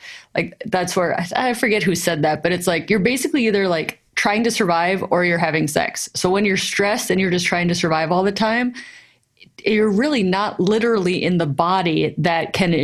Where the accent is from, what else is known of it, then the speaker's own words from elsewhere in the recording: Minnesota, United States; accent: Minnesota; which I'm totally killing her last name with my Minnesota accent.